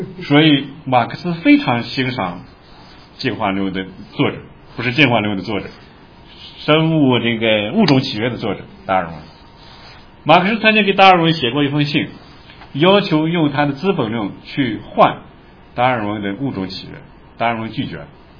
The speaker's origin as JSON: {"language": "Chinese", "country": "China", "said": "这个我们都中国人都清楚，"}